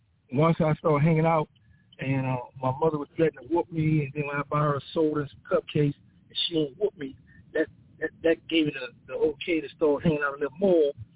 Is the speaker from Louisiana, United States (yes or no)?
yes; New Orleans, Louisiana, United States; First of all, I was born and raised in New Orleans, Charity Hospital. I grew up in Gertown, 17th Ward. Then we migrated from there on to that third ward. That's where I made my bones.